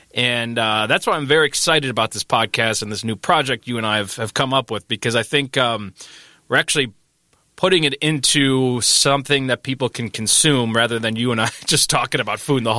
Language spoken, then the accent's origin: English; Mount Prospect, Illinois, United States; It's technically in Des Plaines. I grew up in Mount Prospect, but it's my go-to spot. It's just like your classic thin crust Chicago-style pizza.